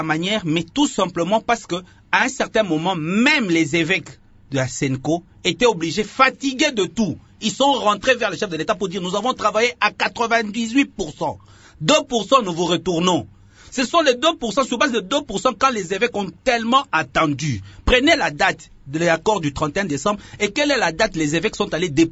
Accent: Kolwezi, Lualaba, DR Congo; Moi, je suis de Kolwezi.

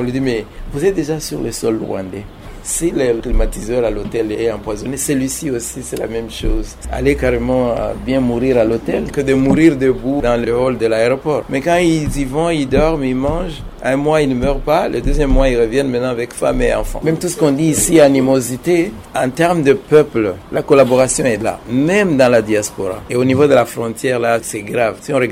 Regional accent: Katanga, DR Congo; mon ADN est trop congolais. Je suis né, j'ai grandi au Congo, mon parrain de baptême est congolais, mes études c'est dans des écoles, dans des universités congolaises, mon alimentation au Katanga c'était le maïs

